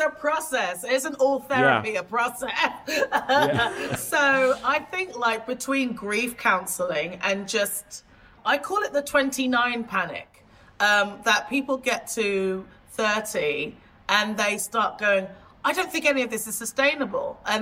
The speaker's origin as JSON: {"language": "English", "region": "England", "country": "United Kingdom", "said": "I'm an English woman, and so I've come from the OGs."}